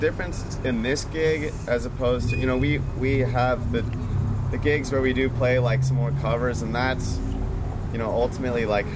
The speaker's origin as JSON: {"language": "English", "town": "Marin", "region": "California", "country": "United States", "tie": "born or raised there", "said": "Yeah, and I'm actually from Marin."}